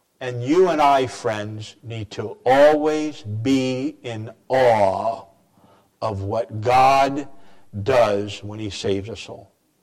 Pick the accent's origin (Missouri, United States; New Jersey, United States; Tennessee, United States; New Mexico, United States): New Jersey, United States; You folks love me even though I'm from New Jersey.